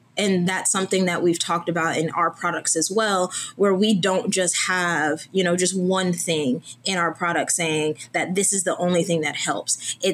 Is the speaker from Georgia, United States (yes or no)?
yes; Georgia, United States; What I mean by that is I'm from Georgia. It's hot here.